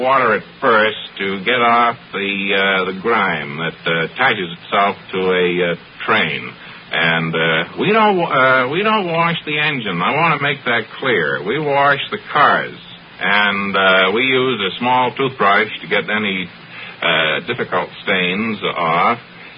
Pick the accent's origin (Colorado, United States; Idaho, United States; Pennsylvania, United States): Pennsylvania, United States; Altoona; Altoona, Pennsylvania.